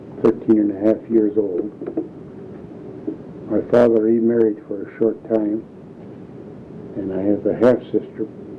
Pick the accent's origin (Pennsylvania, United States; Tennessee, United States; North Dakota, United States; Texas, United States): North Dakota, United States; born there; I was born on June 23rd, 1909, in what is now Grant County, North Dakota.